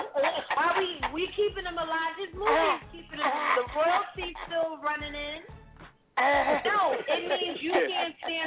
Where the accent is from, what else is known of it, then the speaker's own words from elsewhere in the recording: Manhattan, New York, United States; Listen, I'm from Manhattan, New York.